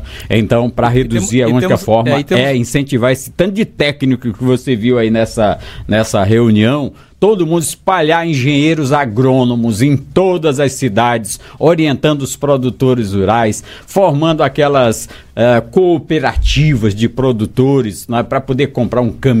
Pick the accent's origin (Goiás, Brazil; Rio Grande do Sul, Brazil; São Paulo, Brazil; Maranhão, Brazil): Maranhão, Brazil; Eu que sou maranhense, assim, da veia, né?